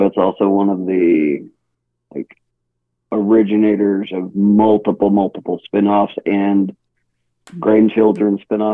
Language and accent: English; Hawaii, United States; also born or lived in California; now in Colorado Springs, United States; Born and raised in Hawaii and then 30 years in California, I needed snow.